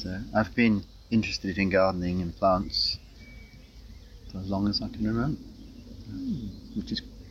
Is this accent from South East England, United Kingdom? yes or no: yes; Didcot, South East England, United Kingdom; from Didcot.